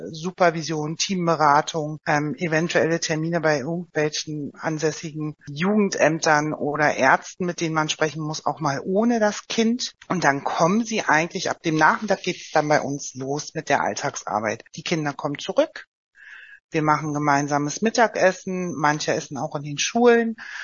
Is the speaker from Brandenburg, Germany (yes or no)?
yes; Oranienburg, Brandenburg, Germany; ich komme ja selbst aus Oranienburg